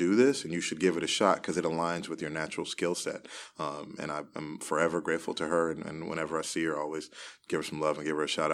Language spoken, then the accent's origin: English; Silver Spring, Maryland, United States; now in Washington, United States; So I grew up in Silver Spring. I always like to joke and say I haven't left about a 20-mile radius for the past, you know, 26, 27 years.